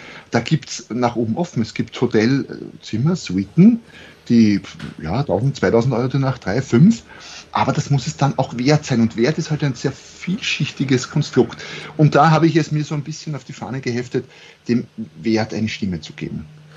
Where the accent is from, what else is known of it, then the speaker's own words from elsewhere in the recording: Austria; ich bin Österreicher, wie man hört, für alle nicht österreichischen Hörer vielleicht.